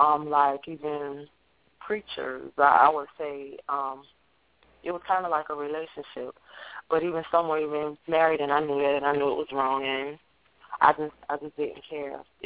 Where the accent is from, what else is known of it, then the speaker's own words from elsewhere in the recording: the South, United States; but I'm from the South